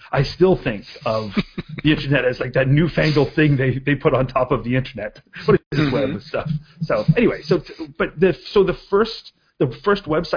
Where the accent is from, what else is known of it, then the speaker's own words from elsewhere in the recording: Canada; As a Canadian who watches you Americans with your World Series